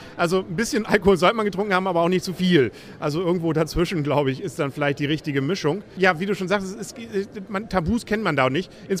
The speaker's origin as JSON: {"language": "German", "region": "Lower Saxony", "country": "Germany", "said": "Gerade für mich als Ostfriese natürlich ein peinlich berührter Moment"}